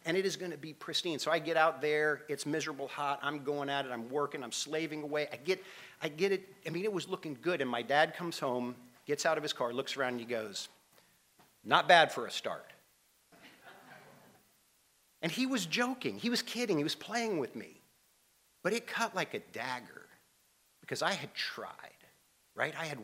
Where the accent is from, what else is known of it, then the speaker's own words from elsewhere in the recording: Huntsville, Alabama, United States; also born or lived in Columbia, South Carolina; now in Charleston, United States; And I grew up in Huntsville, Alabama. The only place I've ever been in my life that is more miserable in the summer than Huntsville, Alabama, is where I spent the last 18 years of my life before coming to Charleston, and that's Columbia, South Carolina.